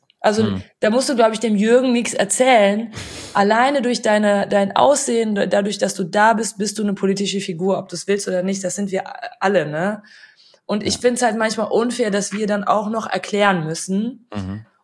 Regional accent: Cologne, North Rhine-Westphalia, Germany; Aber Köln ist meine Heimat.

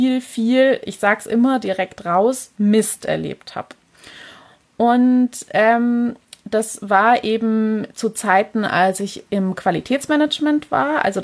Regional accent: Pforzheim, Baden-Württemberg, Germany; Aber genau, ich komme aus der Pforzheimer Gegend.

